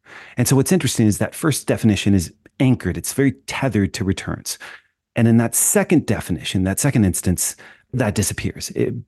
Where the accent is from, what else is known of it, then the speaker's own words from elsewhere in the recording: United States; now in United Kingdom; I'm American, but I live in the UK.